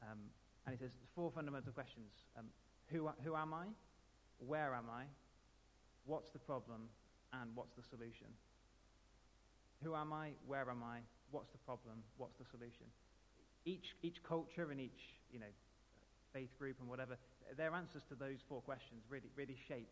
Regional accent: West Midlands, United Kingdom; now in Hull, United Kingdom; I'm a curate based in East Hull. Although, as you can tell from my accent, probably I'm not from there originally. I grew up in the West Midlands, lovely part of the world.

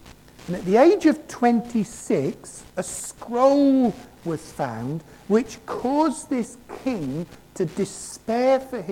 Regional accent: France; grew up, I was born and brought up in France

